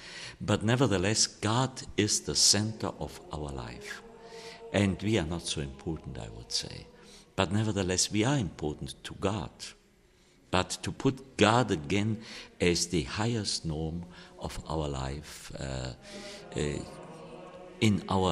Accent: Bavaria, Germany; I'm too from Bavaria. So I know our Baroque mentality

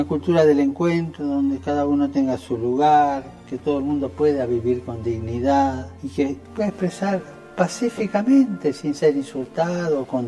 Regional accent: Argentina; Yo sigo siendo argentino.

